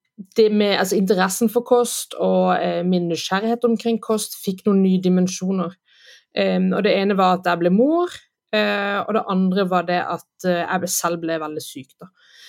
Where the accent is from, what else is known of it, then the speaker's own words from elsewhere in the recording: Kristiansand, Agder, Norway; moved away as an adult; now in Denmark; Jo, jeg jo født og oppvokst I Kristiansand, og så flyttet jeg til Danmark I 2012.